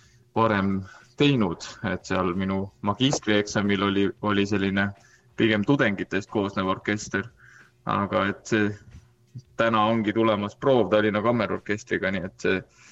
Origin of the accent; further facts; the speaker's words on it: Rapla, Rapla County, Estonia; kui ma nii-öelda kooliajal Raplas õppisin ja oma ema kooris laulsin